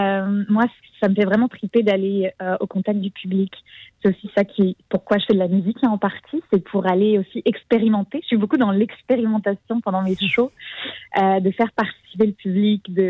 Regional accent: Lyon, Auvergne-Rhône-Alpes, France; moi, je viens de Lyon, en France, la ville de Lyon, puis elle aussi.

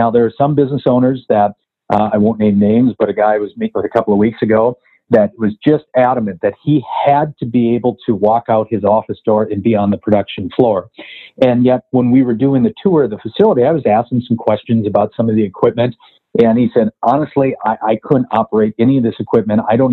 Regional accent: Albert Lea, Minnesota, United States; now in Minneapolis, United States; do I have to live in Albert Lea? I like my hometown. I've still got friends that live there. I don't want to live there again. My life and lifestyle is built around the Minneapolis area.

